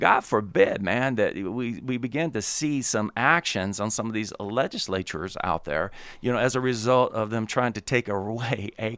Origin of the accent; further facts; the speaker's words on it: the South, United States; Look, I'm from the South. The South lost.